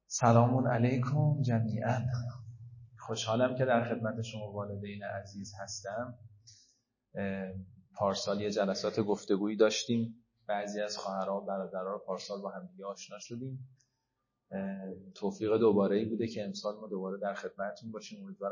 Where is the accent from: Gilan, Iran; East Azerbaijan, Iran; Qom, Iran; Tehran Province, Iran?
Qom, Iran; اهل قم هستم.